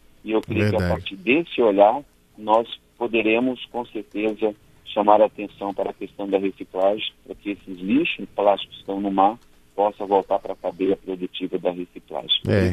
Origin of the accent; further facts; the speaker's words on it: Rio Grande do Sul, Brazil; sou do Rio Grande do Sul, tá?